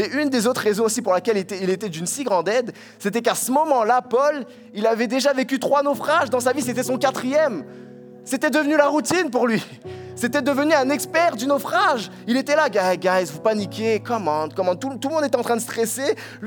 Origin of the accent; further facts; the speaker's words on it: France; En plus je suis français, apparemment les français on a la réputation d'être râleurs